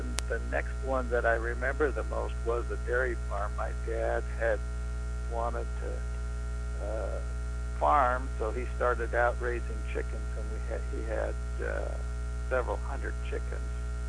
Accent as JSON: {"language": "English", "town": "Bainbridge Island", "region": "Washington", "country": "United States", "tie": "born or raised there", "said": "Bainbridge was a small town at that time. It's still a fairly small town, but it was quite rural."}